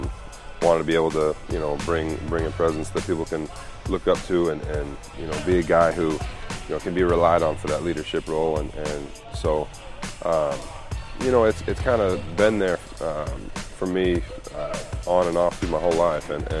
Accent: Utah, United States; You know, I came from Utah, so, you know, having a chance to grow up in that environment, you really, you know, grow to love nature.

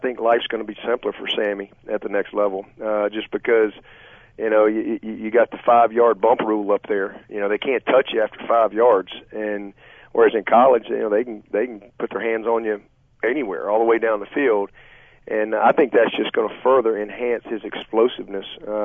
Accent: Alabama, United States; So, I'm from Alabama. I'm not the smartest guy

